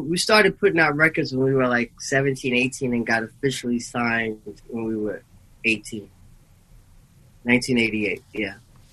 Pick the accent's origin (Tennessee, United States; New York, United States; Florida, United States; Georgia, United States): New York, United States; New York City; growing up in New York City in the 70s is what it was, you know what I mean?